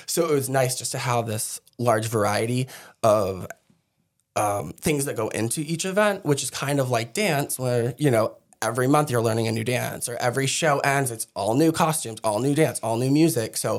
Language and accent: English; Andover, Massachusetts, United States; And I grew up in Andover, too. So there's a lot of, like, artsy businesses out there